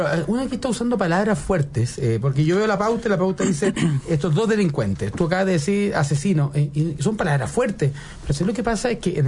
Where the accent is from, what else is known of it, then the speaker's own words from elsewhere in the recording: San Bernardo, Santiago Metropolitan Region, Chile; esto a mí me afecta en lo personal porque yo soy de San Bernardo